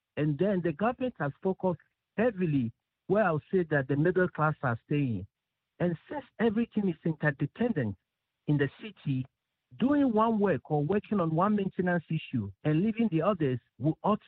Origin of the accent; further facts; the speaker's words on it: Accra, Greater Accra, Ghana; I grew up in Accra. More specifically, I grew up in Jamestown, so I really knew the problem.